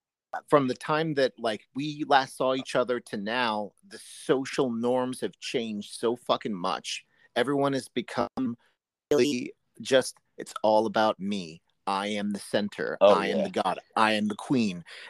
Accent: New York, United States; I grew up on welfare. I grew up in Hell's Kitchen on welfare.

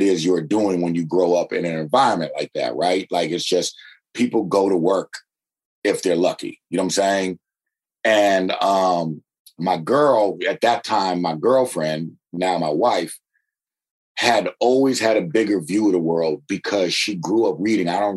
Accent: Berkeley, California, United States; And I'm from Berkeley, right next door to Oakland, and grew up in a very, very working class, old school working class neighborhood.

